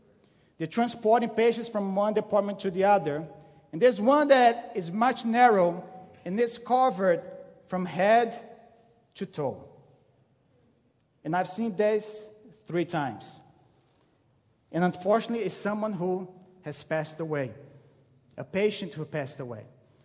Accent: Brazil; I'm originally from Brazil, and I've been living here for several years.

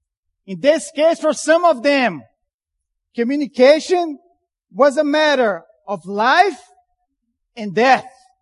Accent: Brazil; I'm from Brazil originally.

